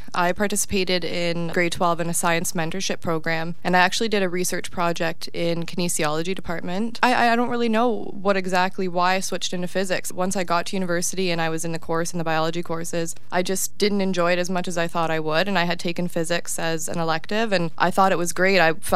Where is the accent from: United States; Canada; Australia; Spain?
Canada; Niagara Falls, Ontario; I was born in Niagara Falls. I've lived in Niagara Falls my whole life